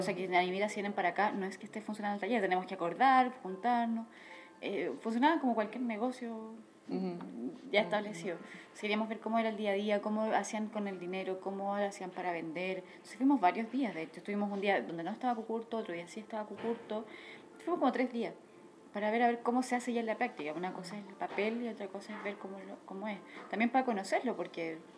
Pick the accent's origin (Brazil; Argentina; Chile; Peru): Chile; Somos de Chile, conocimos tu proyecto, así queremos hacerlo.